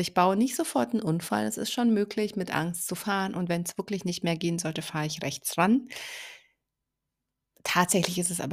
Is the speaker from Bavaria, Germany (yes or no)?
yes; Munich, Bavaria, Germany; ich bin ja aus München